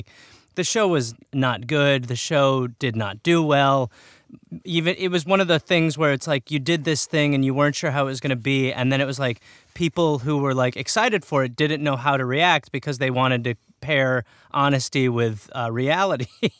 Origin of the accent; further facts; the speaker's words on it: Brown Deer, Wisconsin, United States; born there; No. I was born in Milwaukee County, but I do believe I was born in Brown Deer.